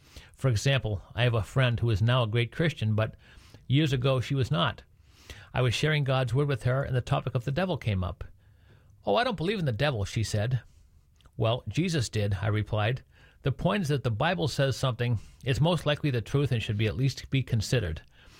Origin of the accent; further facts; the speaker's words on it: New England, United States; I grew up in the New England area